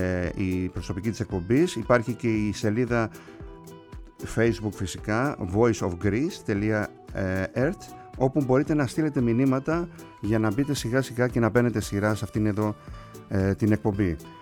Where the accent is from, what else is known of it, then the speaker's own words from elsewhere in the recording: Kasos, South Aegean, Greece; ο οποίος κατάγεται από το νησί μου, από την Κάσο, στα Δωδεκάνησα, εκεί κάτω στο νοτιοανατολικό Αιγαίο